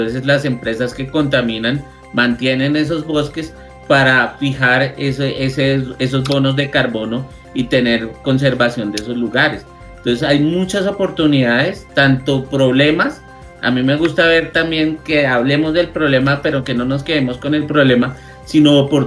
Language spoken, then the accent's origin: Spanish; Colombia; Nosotros somos, los colombianos somos muy bellos